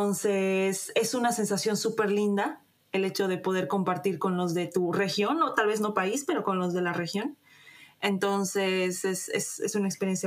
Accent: Bolivia; Creo que nosotros como bolivianos tenemos bastante que enseñar

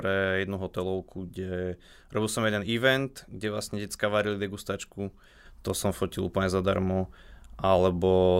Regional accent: Banská Bystrica, Banská Bystrica Region, Slovakia; keďže aj u nás v Banskej Bystrici v podstate okrem jednej reštaurácii to je neexistujúci segment

